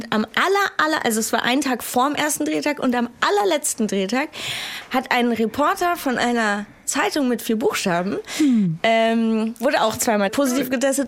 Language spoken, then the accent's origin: German; Wiesbaden, Hesse, Germany; born there; muss ja leider zugeben, dass ich gebürtige Wiesbadenerin bin, deshalb ich tue ja immer so, als ob ich aus Frankfurt kommen würde. Ich sage immer, ich bin Frankfurterin.